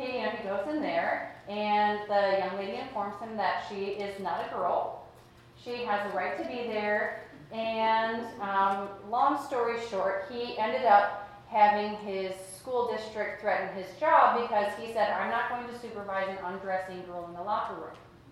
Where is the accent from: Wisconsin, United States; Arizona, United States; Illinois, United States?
Wisconsin, United States; I grew up in Wisconsin